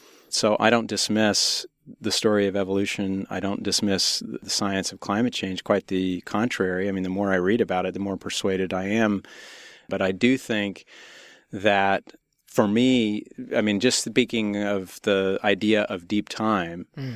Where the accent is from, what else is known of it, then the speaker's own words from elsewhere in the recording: Connecticut, United States; also born or lived in Utah; now in San Francisco Bay Area, United States; I was born there, but I was raised in Connecticut and then schooled here in the Bay Area. So spent 10 years here.